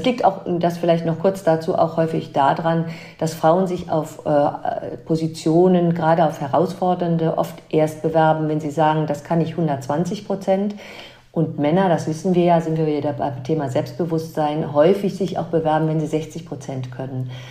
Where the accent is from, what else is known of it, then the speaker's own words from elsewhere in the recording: Ahrweiler, Rhineland-Palatinate, Germany; moved away as an adult; weil Ahrweiler ist gefühlt meine Heimat, ist es immer geblieben, obwohl ich schon sehr früh eben zum Studium weggezogen bin.